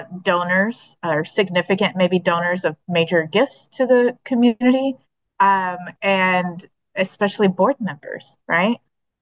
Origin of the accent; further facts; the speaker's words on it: Houston, Texas, United States; Well, so for the audience, I'm from Houston. And as much as I attest this, we do annually have a huge event where we all wear our boots.